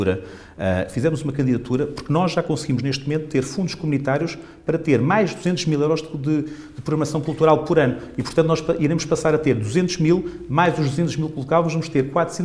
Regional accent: Santarém, Portugal; somos de Santarém

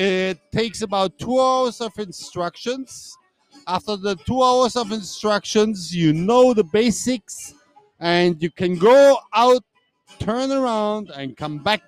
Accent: Germany; English is a second language; now in Cabarete, Dominican Republic; I'm from Germany, and I'm here since 1993

